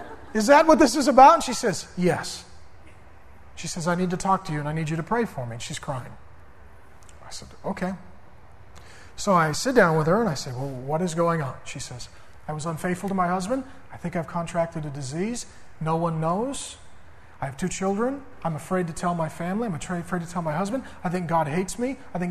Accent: North Dakota, United States; You're from Fiji. I'm from North Dakota. We're not the same cultural group.

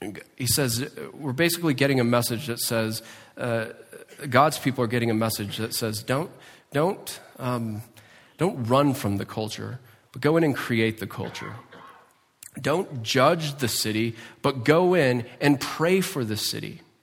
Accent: New Mexico, United States; North Valley will always be better than the South Valley. I'm from the North Valley, so I can say that.

